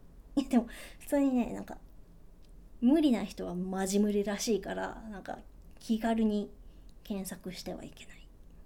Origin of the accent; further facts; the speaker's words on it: Nagoya, Aichi, Japan; 出身地はね、愛知県です。東京と大阪の間。そう、愛知県ってさ、なんかたまにどこって言われて、でなんか名古屋って言うとみんなわかるんだけど